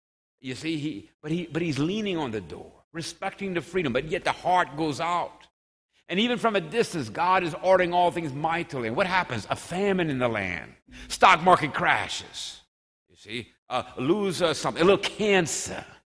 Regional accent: Louisiana, United States; I'm from St. Landry Parish, Yambly capital of the world. You follow me? That was the Grand Tracas was the Jambly, or the Yambly. You follow me? I grew up as a kid judging sweet potatoes.

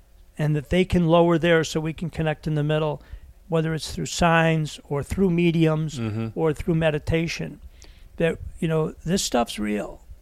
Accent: Ireland; But being Irish, you like to hold on to grudges.

